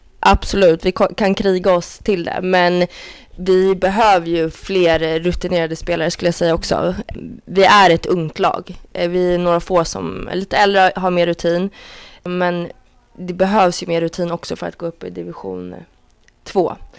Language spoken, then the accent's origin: Swedish; Huddinge, Stockholm County, Sweden; jag kommer från Huddinge själv.